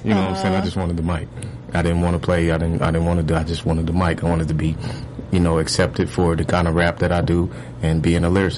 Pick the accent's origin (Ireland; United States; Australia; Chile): United States; West Coast; because I am from the West Coast and he is from, you know, from the East Coast.